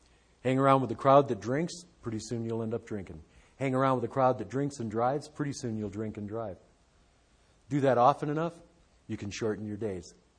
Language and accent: English; Detroit, Michigan, United States; You know, Charlie's from Texas and I'm from Detroit.